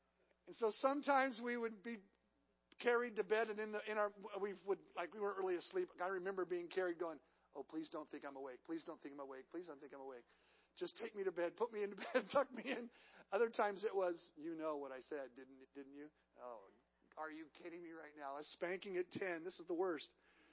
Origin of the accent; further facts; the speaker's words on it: California, United States; I was born and raised in the East Bay.